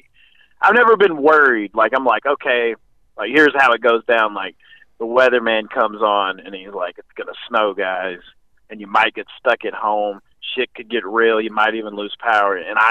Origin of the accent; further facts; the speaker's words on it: the South, United States; I grew up in the South.